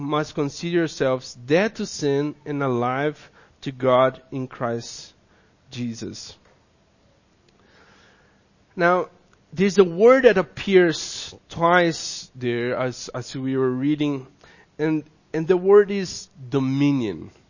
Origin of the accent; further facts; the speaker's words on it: South Africa; living in South Africa and being a South African.